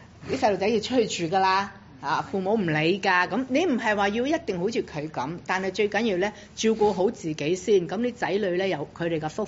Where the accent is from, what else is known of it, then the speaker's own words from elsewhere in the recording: China; 因為我哋中國人咧，真係比較咧嗰個家庭觀念